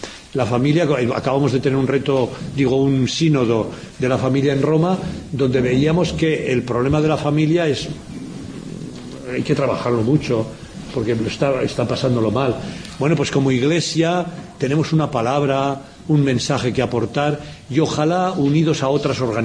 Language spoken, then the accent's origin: Spanish; Spain; aunque mi pueblo está muy cerquita de Cataluña, siempre ha estado muy volcado a Cataluña, por la historia, porque está a 3 kilómetros, la provincia de Tarragona empieza a 3 kilómetros